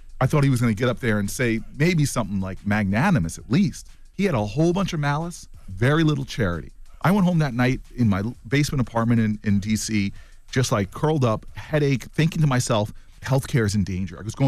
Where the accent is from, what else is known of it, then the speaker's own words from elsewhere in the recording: United States; One of my favorite moments as an American, this is one of my favorite moments as an American